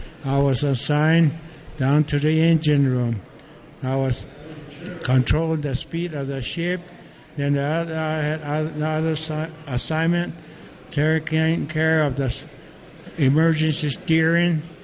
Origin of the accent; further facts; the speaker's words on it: San Ildefonso Pueblo, New Mexico, United States; I'm from the Pueblo of San Alfonso.